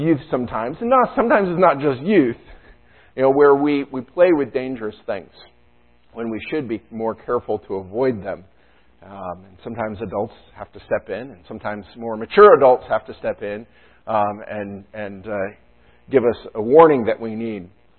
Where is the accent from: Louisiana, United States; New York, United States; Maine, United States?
New York, United States; You know, I grew up in the Adirondacks. There's a lot of rivers around.